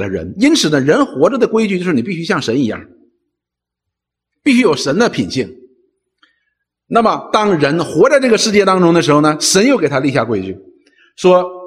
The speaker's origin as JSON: {"language": "Chinese", "country": "China", "said": "我们中国人说有九个太阳"}